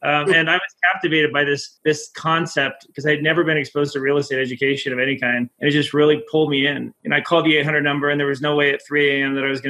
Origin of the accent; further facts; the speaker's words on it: Las Vegas, Nevada, United States; moved away as an adult; I did. I grew up in Las Vegas.